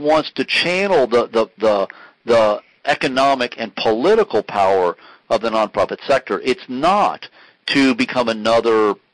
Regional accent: United States; because, gosh darn it, I'm an American.

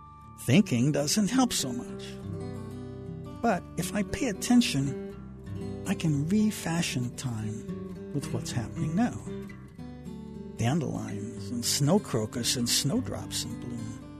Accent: Wisconsin, United States; When I was a boy growing up in Wisconsin, the land gave up very little before Easter.

